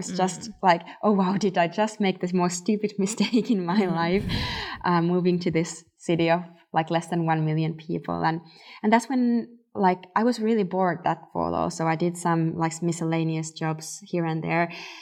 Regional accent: Finland; English is a second language; I'm not a native English speaker. I grew up in Finland

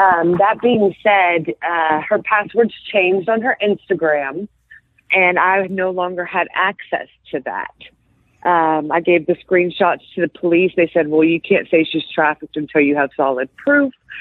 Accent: Houston, Texas, United States; I grew up in Houston. We just stayed away from that area.

